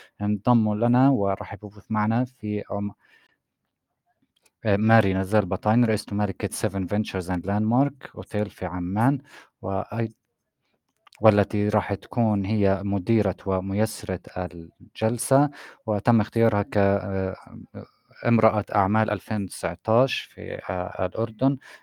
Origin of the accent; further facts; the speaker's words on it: Palestine; والأمر أيضا على عاتقنا إحنا كفلسطينيين في الشتات